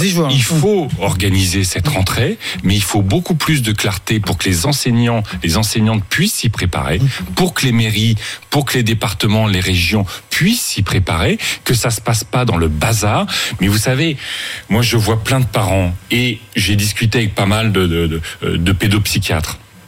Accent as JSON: {"language": "French", "country": "France", "said": "Franchement, on est français"}